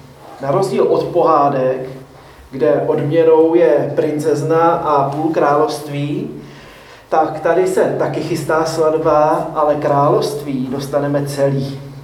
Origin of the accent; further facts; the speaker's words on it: Prague, Czechia; My jsme z Prahy, z města, takže neznáme to zemědělství zase tak dobře.